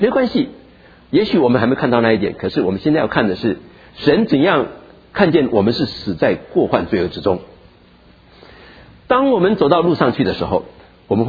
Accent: China; 因为知道我们中国人不喜欢讲死，只喜欢讲活

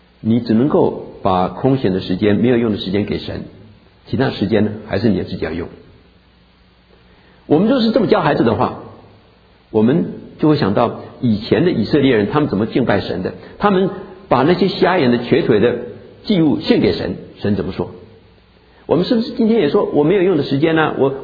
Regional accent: Taiwan; 因为我从小的时候在台湾从来没有人叫星期的啊，台湾没有人叫星期的

